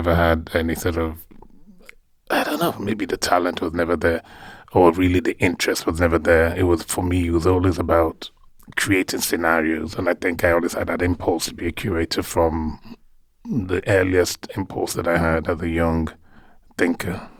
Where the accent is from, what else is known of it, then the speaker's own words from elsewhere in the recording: Lagos, Nigeria; I grew up in Lagos mostly, but my family is sort of huge. I come from a very large family, so we travel a lot. We move around a lot, so yeah. But I did grow up in Lagos mostly